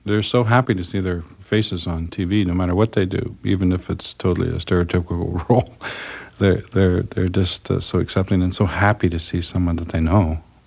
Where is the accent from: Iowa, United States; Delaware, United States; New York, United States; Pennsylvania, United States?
New York, United States; Niagara Falls; also born or lived in Buffalo; I was, I was raised in Niagara Falls in Buffalo, New York, you know, gone to school there.